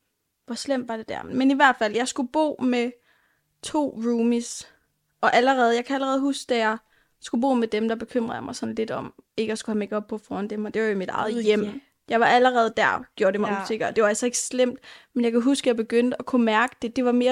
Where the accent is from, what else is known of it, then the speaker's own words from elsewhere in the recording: Jutland, Denmark; Så det var godt, jeg var hjemme i Jylland.